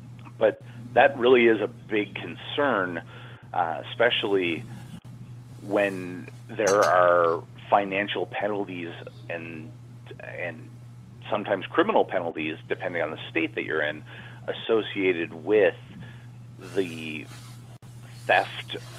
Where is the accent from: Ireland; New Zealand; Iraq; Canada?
Canada; moved away as an adult; now in San Francisco, United States; I'm Canadian. I came here and living in San Francisco now.